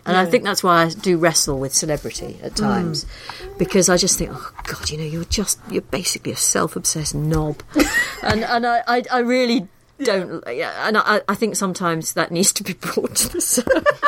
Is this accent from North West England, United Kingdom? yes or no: yes; Liverpool, North West England, United Kingdom; I grew up in Liverpool, and the idea that somebody from my background could end up working for